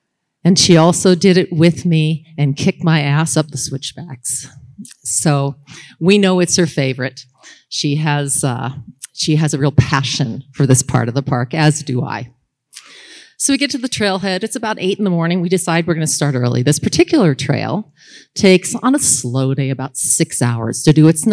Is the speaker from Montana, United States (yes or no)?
yes; Montana, United States; I'm from Glacier Country.